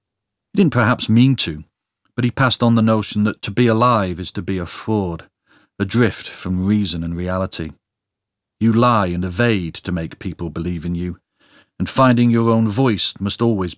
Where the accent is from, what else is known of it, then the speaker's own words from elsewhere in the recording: Farnham, South East England, United Kingdom; born there; I was not born in the north. I was born in Farnham, Surrey, a few miles from Aldershot